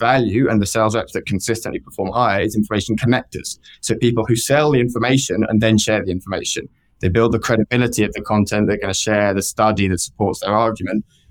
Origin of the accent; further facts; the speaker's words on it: England, United Kingdom; I'm being very British right now. We're quite simple in England until the age of about 40.